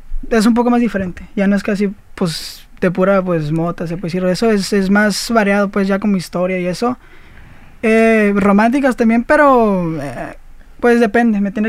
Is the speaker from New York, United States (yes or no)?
no; Chicago, Illinois, United States; Yo soy de Chicago, nacido y criado en Chicago. Mis papás son de Durango. De Durango, Santiago Papasquiaro.